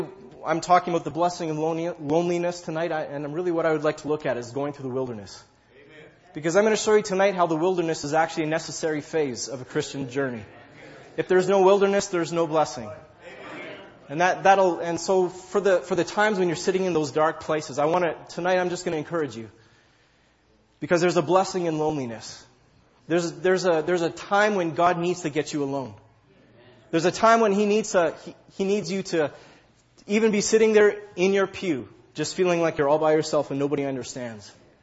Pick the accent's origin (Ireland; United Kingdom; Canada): Canada; I tell them, you know, I'm from Canada.